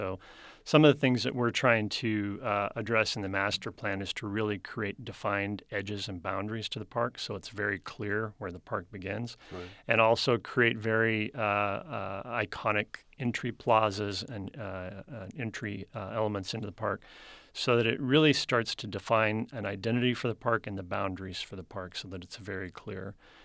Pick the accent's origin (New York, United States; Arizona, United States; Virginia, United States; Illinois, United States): Arizona, United States; I'm a native of Arizona, fourth generation native, actually.